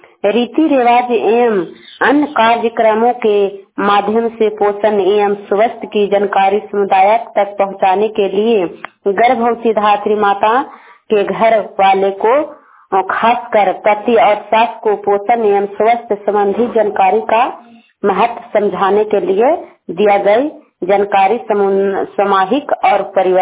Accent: Simri Goti, India; मैं पंचायत डुमरा से हूँ, ग्राम सिमरी गोटी।

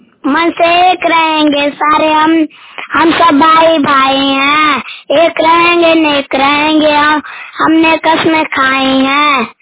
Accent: Basti Bigha, Bihar, India; मेरा गांव का नाम है बस्ती बीघा, मेरा ब्लॉक का नाम है नारदीगंज।

